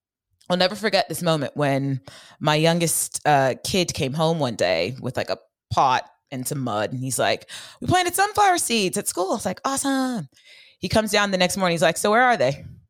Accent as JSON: {"language": "English", "region": "California", "country": "United States", "tie": "born or raised there", "said": "I grew up in the Bay Area in the 90s, and my mom worked in Silicon Valley."}